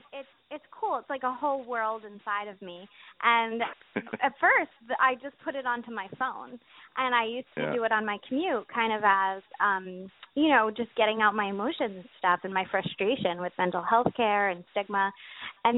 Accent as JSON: {"language": "English", "region": "Maine", "country": "United States", "said": "Well, I'm from New England as well. I'm from Maine. So I'm the same way."}